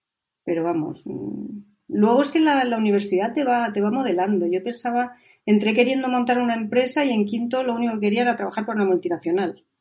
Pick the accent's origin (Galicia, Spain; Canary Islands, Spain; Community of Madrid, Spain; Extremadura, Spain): Canary Islands, Spain; born there; Bueno, yo nací en Canarias.